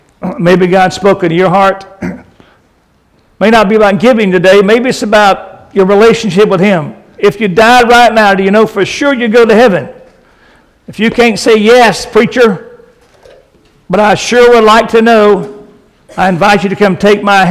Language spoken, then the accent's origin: English; the South, United States; Now I'm from the South. This is home for me.